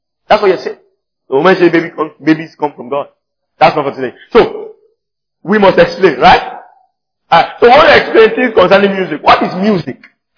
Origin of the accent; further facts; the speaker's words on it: Nigeria; I'm Nigerian.